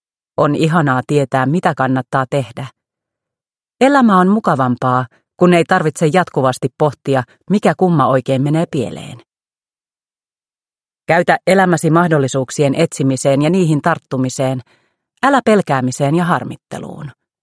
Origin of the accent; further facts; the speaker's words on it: Vantaa, Uusimaa, Finland; Kasvoin Koivukylässä Vantaalla ja opiskelin Otaniemessä Aalto-yliopistossa tuotantotalouden diplomi-insinööriksi.